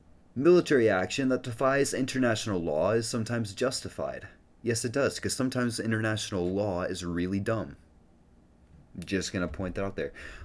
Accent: United States; born there; I'm glad I was born in America.

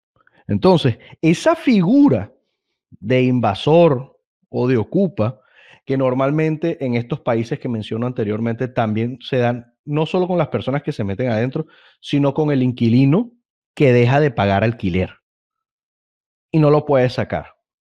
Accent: Venezuela; por lo menos como venezolano puedo decir que la vi, incluso la viví

